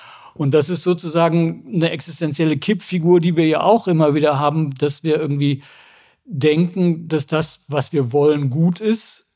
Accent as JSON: {"language": "German", "country": "Germany", "said": "Also für uns als Deutsche das Dramatischste in der Hinsicht ist natürlich die Katastrophe des Zweiten Weltkriegs"}